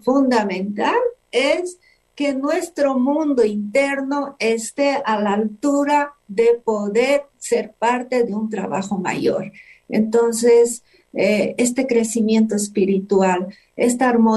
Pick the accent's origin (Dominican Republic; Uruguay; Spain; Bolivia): Bolivia; solo decirte que soy de Bolivia.